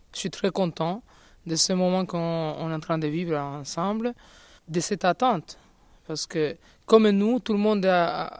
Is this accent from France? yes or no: no; Venezuela; French is a second language; et même pour mon pays aussi, parce que je viens du Venezuela.